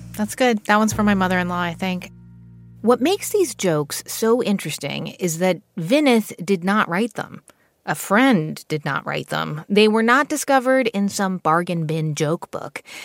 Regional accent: New Jersey, United States; All right. I grew up in New Jersey, but I can take it.

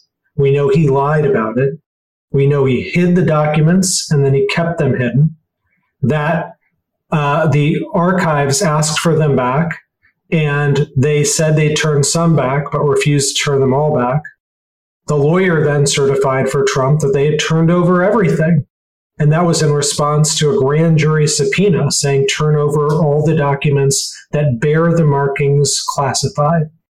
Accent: Chicago, Illinois, United States; I mean, I grew up in Chicago. I've never heard of even that kind of vote fraud.

